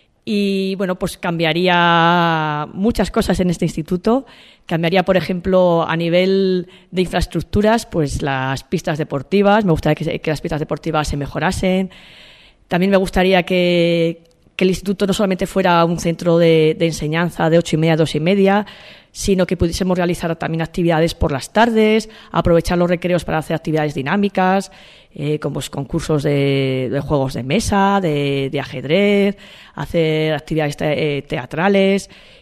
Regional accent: Badarán, La Rioja, Spain; soy de Badarán, estudié aquí durante 4 años

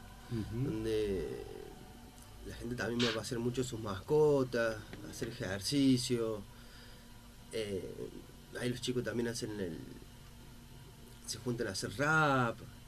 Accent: Córdoba, Argentina; now in Alberdi, Argentina; Sí, soy de Córdoba. Pero yo en Alberdi ya hace 8 años que estoy más o menos.

